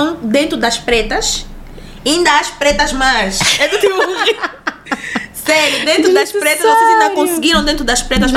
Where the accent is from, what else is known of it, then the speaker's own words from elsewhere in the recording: Cape Verde; Ainda tem isso, porque eu sou de Cabo Verde.